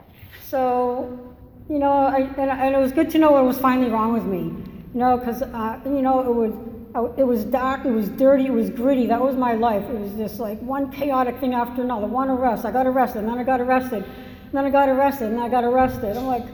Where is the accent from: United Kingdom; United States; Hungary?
United States; Massachusetts; now in Santa Barbara, United States; Oh, I have an accent. I'm originally from Massachusetts, not from Santa Barbara.